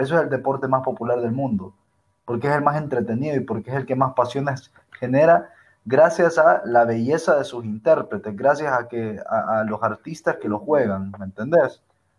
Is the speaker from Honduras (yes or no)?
yes; Honduras; soy hondureño, un gusto